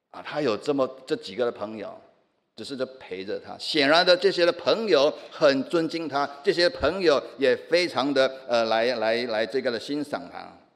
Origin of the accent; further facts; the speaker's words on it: Singapore; 我相信我们新加坡人应该是最熟悉的